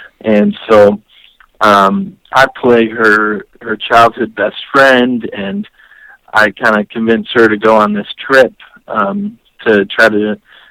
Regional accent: Illinois, United States; now in Nashville, United States; Well, I hail from the Chicago area. Grew up there. Went to college at Taylor University in Indiana

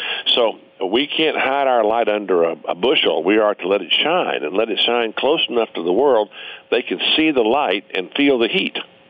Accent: Texas, United States; Now, I'm a Texan. I take beef jerky with me everywhere I go.

